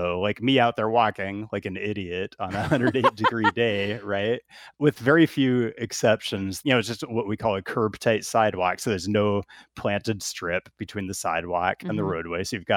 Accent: Seattle, Washington, United States; also born or lived in Portland, United States; I grew up in Seattle and lived in Portland for a while.

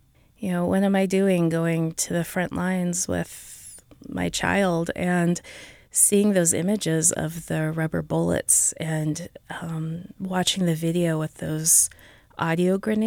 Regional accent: Seattle, Washington, United States; You know, growing up in Seattle, we're a very middle-of-the-road weather people.

